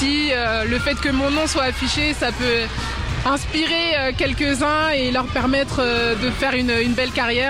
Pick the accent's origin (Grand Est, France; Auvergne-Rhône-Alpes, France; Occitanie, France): Grand Est, France; Reims; moved away; c'est vrai que je suis partie de Reims assez jeune, et là de pouvoir on va dire représenter réellement la ville de cette façon